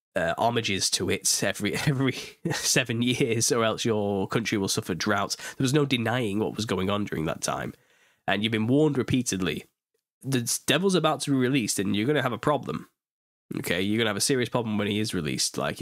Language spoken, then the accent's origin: English; East of England, United Kingdom; I'm not from Lincoln. I studied in Lincoln for like 3 years. I'm on the east of England. I live in the west.